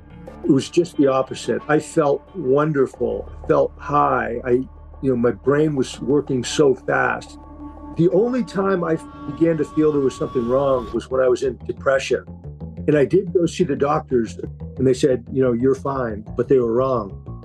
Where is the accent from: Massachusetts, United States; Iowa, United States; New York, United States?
Massachusetts, United States; Holbrook; So I was born in Holbrook, Massachusetts, near Boston, grew up there